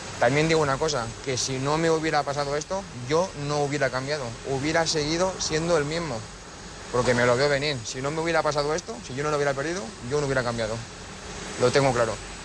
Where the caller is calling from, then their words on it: Castellón, Valencian Community, Spain; soy de Castellón.